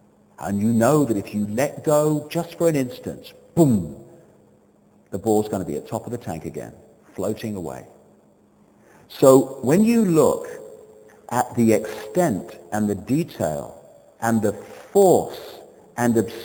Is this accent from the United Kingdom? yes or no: yes; United Kingdom; Why am I British? I'm British because my parents had sex on a piece of land that someone at the time called Britain.